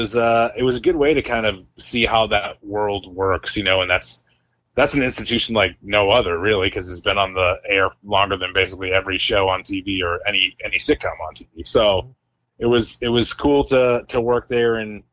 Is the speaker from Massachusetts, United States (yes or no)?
yes; Quincy, Massachusetts, United States; I'm from Quincy. I'm from Wollaston.